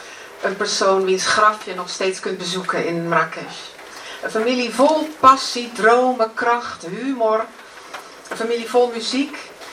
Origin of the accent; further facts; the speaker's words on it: Netherlands; En ik kan soms nog niet geloven dat ik dat als Nederlandse vrouw allemaal kon meemaken met hem.